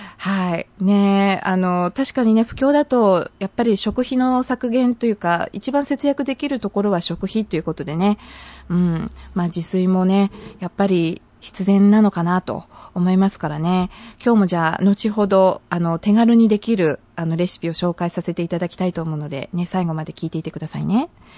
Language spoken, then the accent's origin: Japanese; Hamamatsu, Shizuoka, Japan; 私の実家のある浜松、静岡第7区